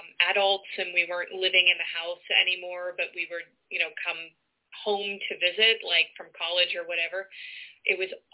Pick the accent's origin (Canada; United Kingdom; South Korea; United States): Canada; as a Canadian